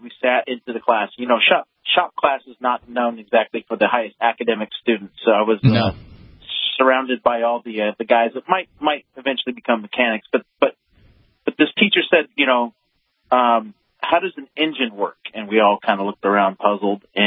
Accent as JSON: {"language": "English", "region": "California", "country": "United States", "tie": "born or raised there", "said": "I grew up in California I went to high school in the 80s"}